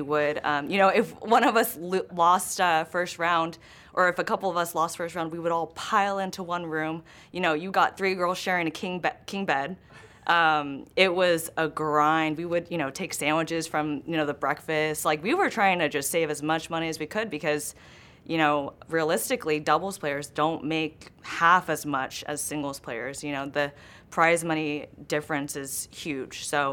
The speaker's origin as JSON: {"language": "English", "town": "Los Angeles", "region": "California", "country": "United States", "tie": "born or raised there", "said": "Well, I grew up in Los Angeles. I grew up in Griffith Park."}